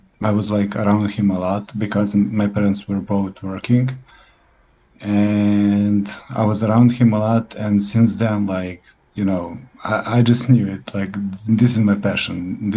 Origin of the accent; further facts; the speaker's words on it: Serbia; I'm a designer from Serbia, and I'm so honored to be here.